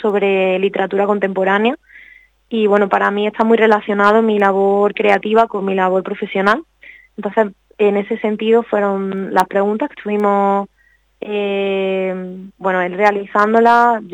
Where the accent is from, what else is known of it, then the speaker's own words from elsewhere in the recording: Torrox, Andalusia, Spain; Torrox, porque para mí es la presentación que más ilusión me hace, ¿no? Presentar en mi casa, en mi pueblo